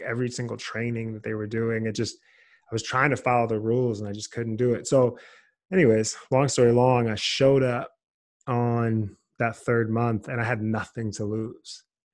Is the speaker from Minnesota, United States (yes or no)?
no; Los Angeles, California, United States; I was the kid, 15 years old, growing up in Los Angeles.